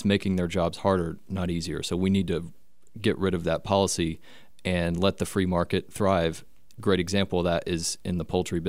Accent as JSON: {"language": "English", "town": "Hot Springs", "region": "Arkansas", "country": "United States", "tie": "born or raised there", "said": "that's about three quarters of the population of my hometown, Hot Springs, who are looking for work and can't find it."}